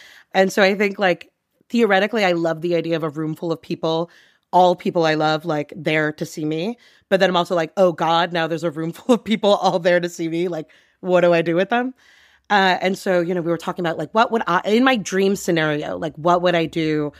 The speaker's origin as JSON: {"language": "English", "region": "New York", "country": "United States", "tie": "born or raised there", "said": "And I grew up on Long Island."}